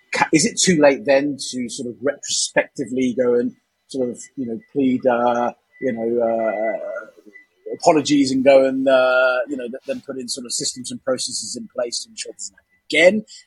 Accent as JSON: {"language": "English", "country": "South Africa", "said": "Am I, as a South African, still allowed to trade with that organization as long as it's not using US dollars?"}